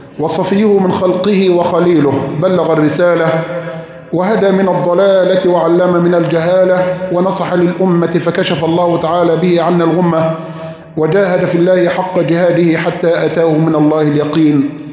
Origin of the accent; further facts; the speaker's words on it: Egypt; بلدنا مصر